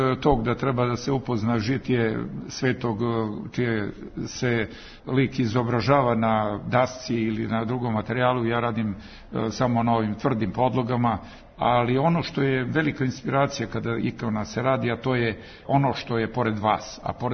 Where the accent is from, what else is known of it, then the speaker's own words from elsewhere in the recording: Despotovac, Šumadija and Western Serbia, Serbia; Ja dolazim iz Resave, iz Despotovca, pored manastira Manasije, sam odrastao